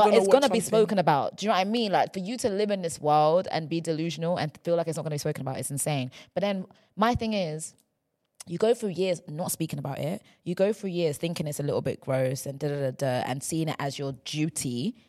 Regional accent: Nigeria; So being Nigerian.

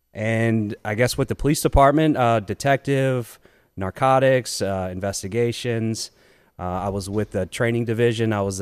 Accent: Newport News, Virginia, United States; Born and raised in Newport News. In fact, family still live in the Denby area. So, that's where I grew up.

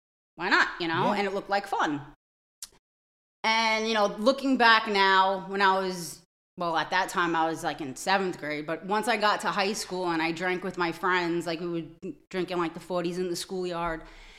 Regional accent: Brooklyn, New York, United States; No. I'm from Brooklyn. I was born and raised and bred in Brooklyn.

